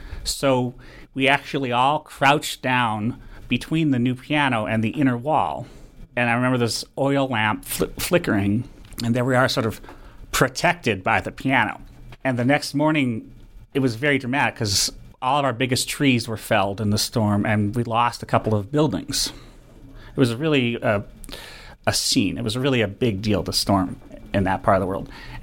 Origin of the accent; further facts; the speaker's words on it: Menomonie, Wisconsin, United States; now in New York, United States; I'm originally from Wisconsin, a small town called Menominee, but I moved to New York in 1991.